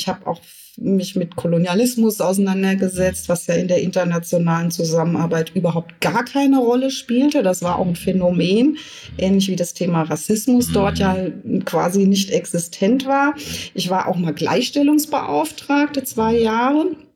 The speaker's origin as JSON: {"language": "German", "country": "Germany", "said": "als Jugendliche war ich im Ausland und wurde dort als Deutsche abgelehnt."}